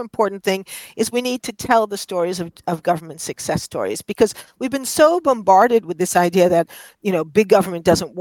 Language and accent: English; New York City, New York, United States; I grew up in New York City, where we used to say it was a two-party system, the regular Democrats and the reform Democrats.